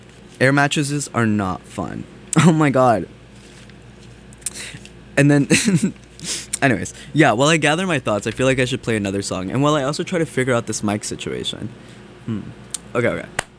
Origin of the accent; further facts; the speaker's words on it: North Carolina, United States; Because I'm not from Raleigh. I'm from another part of North Carolina.